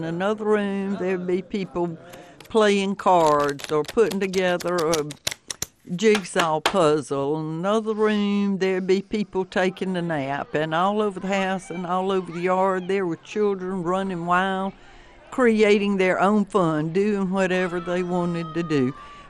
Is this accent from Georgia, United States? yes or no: yes; Valdosta, Georgia, United States; I was born and reared in Valdosta, went to college there, married a college professor, and worked at the paper.